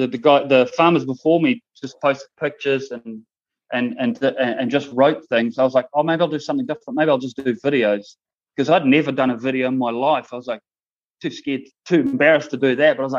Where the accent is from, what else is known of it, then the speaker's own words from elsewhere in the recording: Netherlands; because I'm from Holland, like Europe